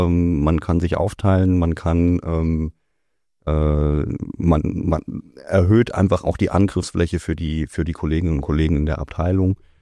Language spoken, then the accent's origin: German; Rhineland-Palatinate, Germany; Ja, als Pfälzer muss ich ja mittlerweile eigentlich Leberwurst sagen, ja.